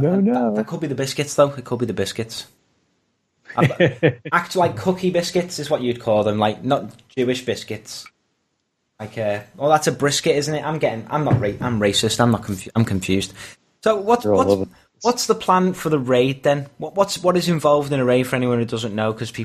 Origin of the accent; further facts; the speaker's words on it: England, United Kingdom; I'm English. Maria, I'm an English person. I'm English.